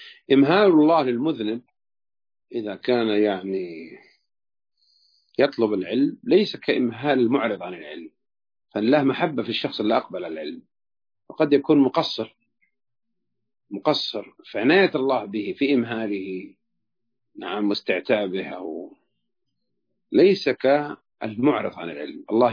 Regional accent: Hejaz, Saudi Arabia; تعرف أبو ويس وش معنى التعلت عندنا بالحجاز؟

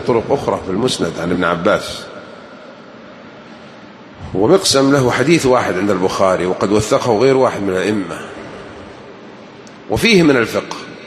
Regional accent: Jeddah, Makkah Province, Saudi Arabia; صار يدرس عندنا في جدة

